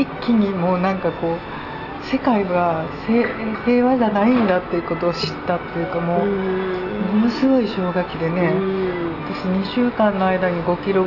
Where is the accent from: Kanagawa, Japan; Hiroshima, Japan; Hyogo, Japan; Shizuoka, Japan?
Hyogo, Japan; Kobe; born there; moved away as an adult; 神戸生まれなんですよ、ね、神戸生まれで、も私ね、海外は別に全然行きたくない人だったのに、旦那の海外赴任がそれでね、もう全然行きたくないのに海外に住むことになって